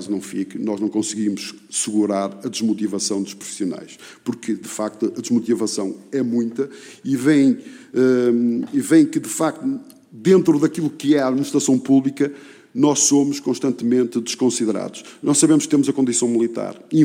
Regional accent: Porto, Portugal; Eu sou um felizado porque sou da zona do Porto

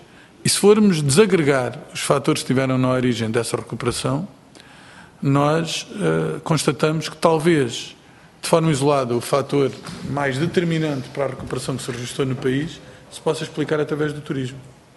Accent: Algarve, Portugal; Eu, por exemplo, sou do Algarve

